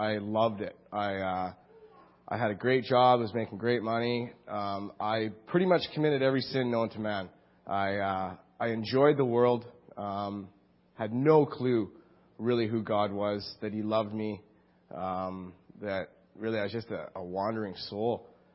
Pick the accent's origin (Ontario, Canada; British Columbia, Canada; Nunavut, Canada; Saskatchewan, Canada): British Columbia, Canada; Burnaby; also born or lived in Calgary; As you know, I'm 27 years old. I was born in Calgary. I was raised in Burnaby.